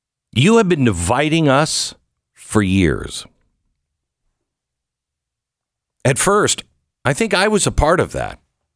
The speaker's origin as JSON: {"language": "English", "country": "United States", "said": "I'm one American among, I think, many that no longer believe in you."}